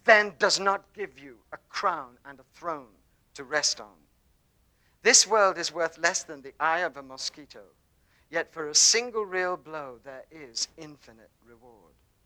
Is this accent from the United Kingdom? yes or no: yes; England, United Kingdom; It's just that I'm English.